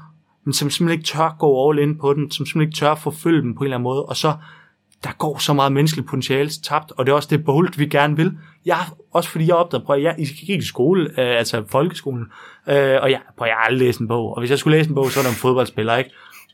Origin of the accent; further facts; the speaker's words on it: Horsens, Central Denmark Region, Denmark; Kommer fra Jylland. Det er mørk i Jylland.